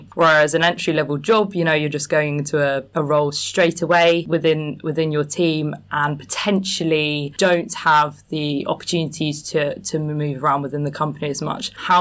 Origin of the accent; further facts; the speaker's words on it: South East England, United Kingdom; I grew up kind of in Greater South London, Surrey area, wanted to escape.